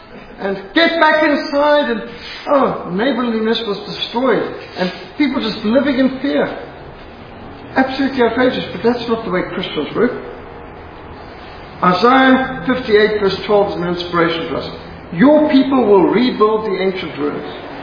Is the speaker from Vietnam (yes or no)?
no; Zimbabwe; I grew up in Rhodesia where we got bilharzia, we got tick bite fever, we got malaria.